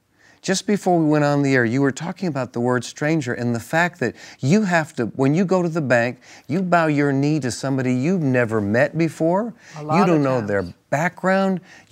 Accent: Massachusetts, United States; now in Texas, United States; growing up in Massachusetts, it took the Lord getting me to ORU and then down here through Terry.

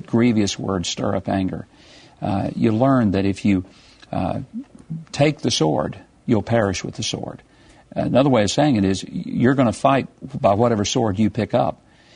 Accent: Hope, Arkansas, United States; Every Wednesday night, a group of high school students from my hometown of Hope, Arkansas, would just share with us what it means

